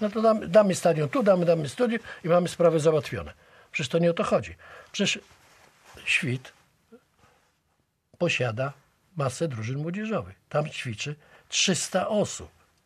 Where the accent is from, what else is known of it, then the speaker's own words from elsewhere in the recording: Szczecin, West Pomeranian Voivodeship, Poland; jako rodowity Szczecinianin, tu się uczący, wykształcający, moja żona, dzieci, tu wszyscy jesteśmy, jestem wielkim patriotą Szczecina.